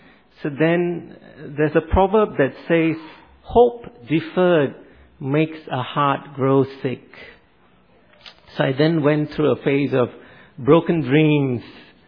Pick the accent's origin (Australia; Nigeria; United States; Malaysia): Malaysia; I grew up in Malaysia, and Malaysia is very diverse culturally.